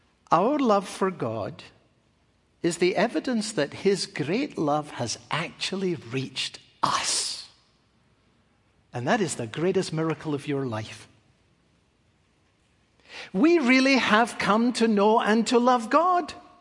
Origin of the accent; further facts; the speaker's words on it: Scotland, United Kingdom; In the church that I grew up in Scotland